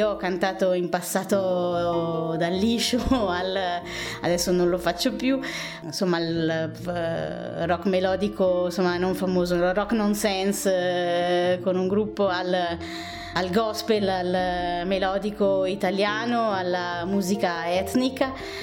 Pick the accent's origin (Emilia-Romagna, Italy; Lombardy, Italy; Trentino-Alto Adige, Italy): Lombardy, Italy; Milan; born there; sono una donna di 48 anni, sono nata a Milano di origini sarde da entrambi i genitori